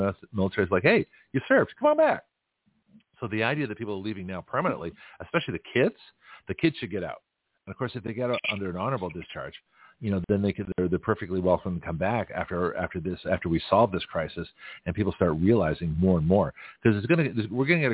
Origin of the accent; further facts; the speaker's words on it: Canada; being a Canadian, I certainly could have. Has gone back to Canada legally.